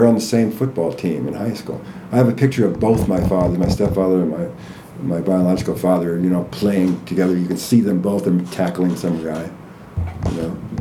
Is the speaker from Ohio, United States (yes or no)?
no; Santa Clarita, California, United States; And so I grew up primarily in the Santa Clarita Valley, which is about 30 miles northwest of LA.